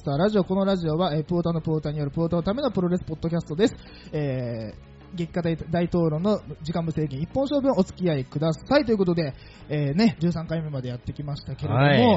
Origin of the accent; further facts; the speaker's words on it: Chiba, Japan; now in Tokyo, Japan; 我々地元は千葉県で、今こうやって収録してるのも千葉県なんですけど、はい、僕あの地元離れてあの今赤羽に住んでるんですよ、